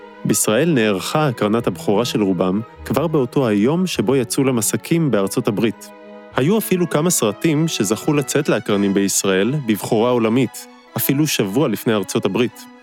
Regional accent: Petah Tikva, Central District, Israel; גדלתי במרכז הארץ בשנות ה-80 וה-90. פתח תקווה אומנם עיר גדולה, אבל בשבילי המקום היה די משעמם.

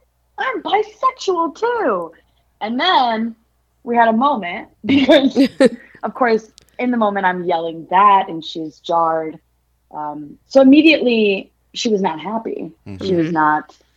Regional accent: Houston, Texas, United States; born there; So I was born in Houston, but I was literally in my mom's belly on the way here from India.

